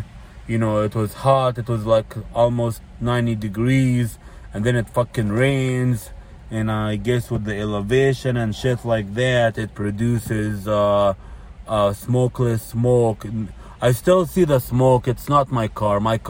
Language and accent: English; Florida, United States; now in Asheville, United States; You know, I'm from Florida. I'm not used to this mountain life. So I guess here in Asheville, because it's 2,200 feet up in the mountains